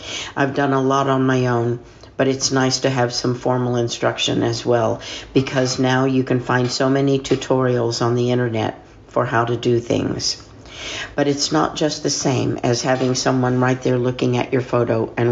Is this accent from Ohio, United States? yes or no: no; Hale Center, Texas, United States; That's how I got the interest in all that. Being a yearbook photographer for a small school in Texas, you pretty much do everything.